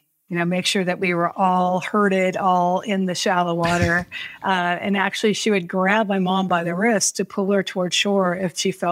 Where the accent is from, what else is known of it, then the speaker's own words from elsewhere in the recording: New Hampshire, United States; but also where I grew up in New Hampshire, there were neighbors that had all kinds of dogs.